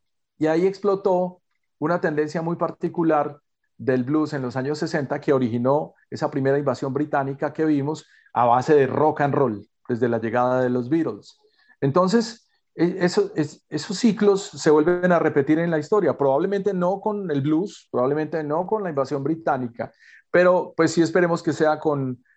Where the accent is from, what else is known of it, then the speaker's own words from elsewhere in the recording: Colombia; ya por fin nos estamos dando cuenta de que somos colombianos